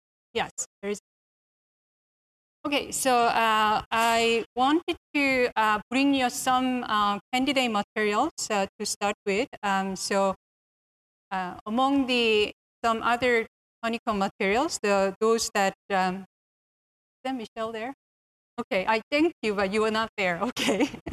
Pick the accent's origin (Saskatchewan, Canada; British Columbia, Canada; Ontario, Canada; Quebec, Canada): Ontario, Canada; Toronto; and I'm from Toronto